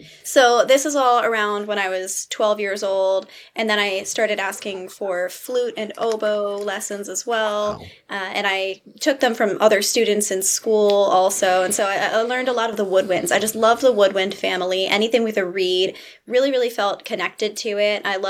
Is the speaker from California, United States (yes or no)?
no; Latham, New York, United States; So I was born in upstate New York, and I grew up there just outside of Albany in Latham, and I lived there for my entire childhood.